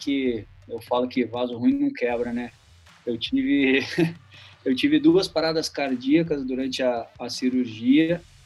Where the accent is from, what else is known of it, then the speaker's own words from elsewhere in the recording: Porto Alegre, Rio Grande do Sul, Brazil; na cidade de Porto Alegre, de onde eu sou natural.